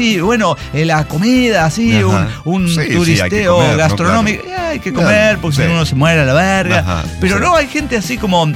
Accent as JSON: {"language": "Spanish", "region": "San Luis Potosí", "country": "Mexico", "said": "Pero yo tuve en realidad que viajar porque yo soy de San Luis Potosí. A San Luis Potosí no viene nadie."}